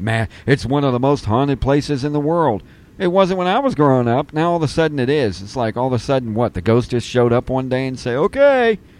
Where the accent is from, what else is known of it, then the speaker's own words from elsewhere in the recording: Cincinnati, Ohio, United States; I grew up in Cincinnati, and it's just across the river from it.